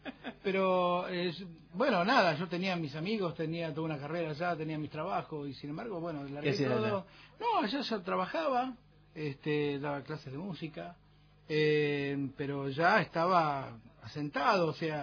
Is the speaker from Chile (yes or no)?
no; Santa Fe, Argentina; moved away as an adult; now in Tierra del Fuego, Argentina; Pero soy oriundo de Santa Fe, capital.